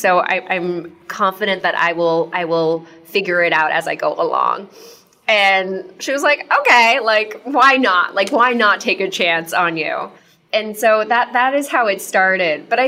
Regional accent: Japan; I grew up in Japan, so I had a bank account in Japan

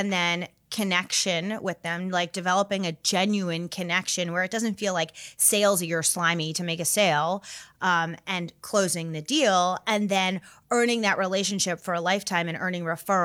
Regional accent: New Jersey, United States; New Jersey / New York. I don't know what exit.

